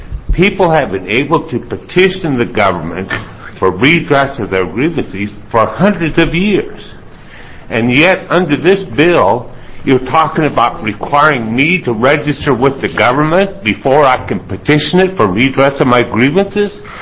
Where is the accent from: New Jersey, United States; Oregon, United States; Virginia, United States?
Oregon, United States; I grew up in Oregon